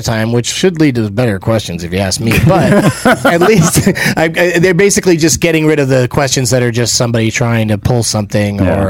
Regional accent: San Diego, California, United States; No, yeah, I'm from San Diego.

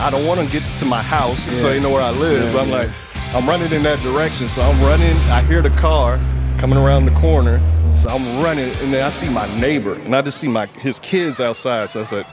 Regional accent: Florida, United States; How y'all liking Florida? Y'all went to my home state.

